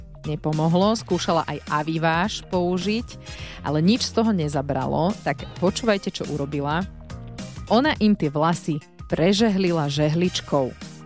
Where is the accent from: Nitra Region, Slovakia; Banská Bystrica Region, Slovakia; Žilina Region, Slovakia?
Banská Bystrica Region, Slovakia; Žarnovica; now in Trnava, Slovakia; No ja teda pochádzam ako zo Žarnovice, ale teraz som sa priženila do Trnavy.